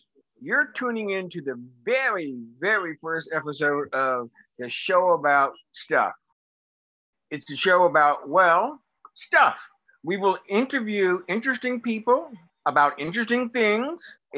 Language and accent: English; Alabama, United States; born there; I was born in Alabama.